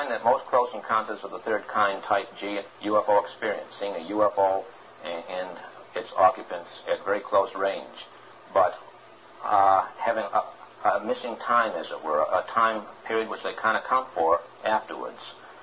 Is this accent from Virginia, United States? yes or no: no; Massachusetts, United States; No, I'm from New England, one in Massachusetts.